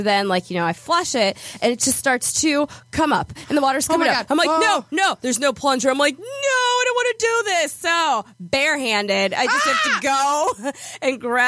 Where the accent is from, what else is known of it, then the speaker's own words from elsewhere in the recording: United States; we're Yankees from America, but we got invited to like this international thing.